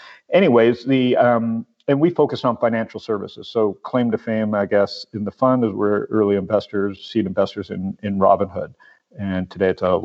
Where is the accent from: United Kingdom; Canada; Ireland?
Canada; Toronto, Ontario; now in United States; I am Canadian, so it may come in handy at some point soon. It's funny because I haven't been home in a while because of COVID, but I split my time Phoenix, San Diego, and born in, like I said, in Toronto, but moved to the States